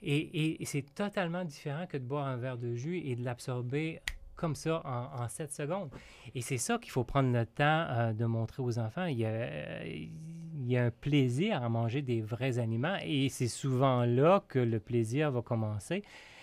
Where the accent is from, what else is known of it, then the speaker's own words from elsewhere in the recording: Quebec, Canada; moi, j'ai été élevé en Gaspésie, je l'ai dit tantôt